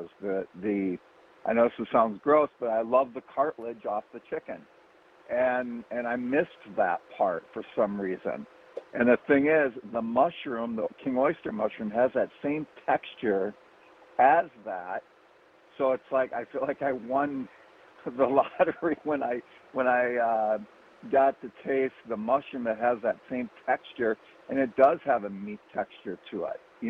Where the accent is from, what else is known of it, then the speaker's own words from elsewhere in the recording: Wisconsin, United States; when I grew up in Wisconsin, that's all I did was eat, you know, meat, potatoes, I mean, everything that we ate in Wisconsin.